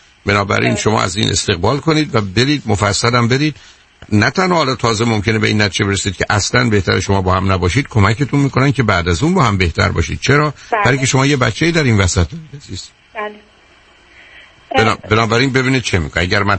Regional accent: Iran; moved away; من الان 37 سال از ایران بیرون آمدم،

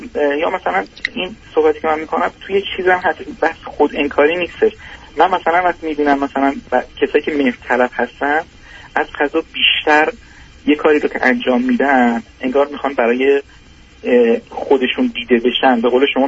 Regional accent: Iran; moved away; خودم هم رگ و ریشه‌شو دارم تو همون تو ایران بزرگ شدم

